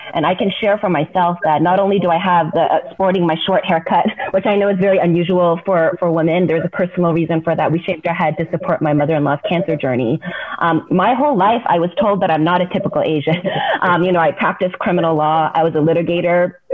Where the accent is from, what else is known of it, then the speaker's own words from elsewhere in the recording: Canada; my background is actually in Canada. So I was born and raised in Canada, so another Commonwealth country